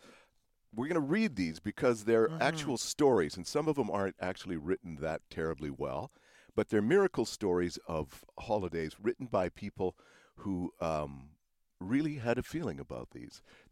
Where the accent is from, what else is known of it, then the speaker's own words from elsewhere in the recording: Edmonton, Alberta, Canada; all the way back in my hometown area of Edmonton, Alberta, Canada.